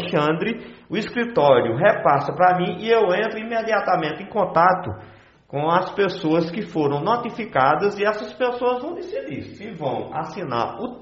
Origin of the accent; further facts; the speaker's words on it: Salgadinho, Brazil; em especial de Salgadinho, que é a minha terra, né?